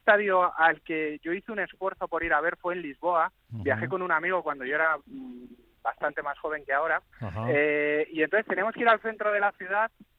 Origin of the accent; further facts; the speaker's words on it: Madrid, Community of Madrid, Spain; porque yo soy de Madrid y bueno, me he quedado siempre en Madrid.